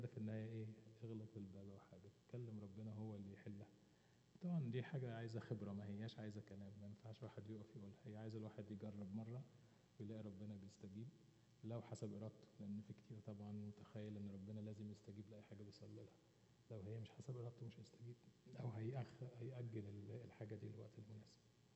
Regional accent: Egypt; moved away as an adult; احنا من مصر جايين

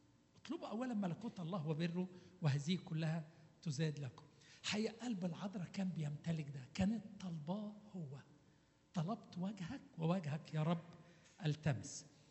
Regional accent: Egypt; عارفين عندنا في مصر يقول له كرمش له عشرينية كده يعني

